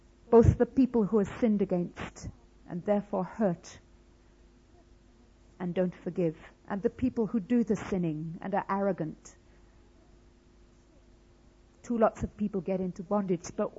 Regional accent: United Kingdom; we had a time of prayer and we said sorry, as the British.

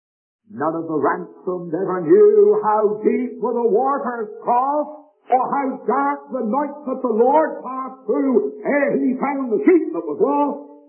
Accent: South West England, United Kingdom; As you can tell by my dialect, at least really I'm the only one without a dialect here, but I come from the west country of England.

